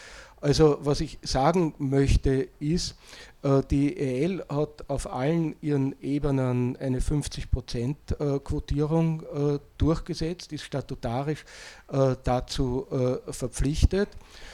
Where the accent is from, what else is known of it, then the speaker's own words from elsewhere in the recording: Austria; ich bin Österreicher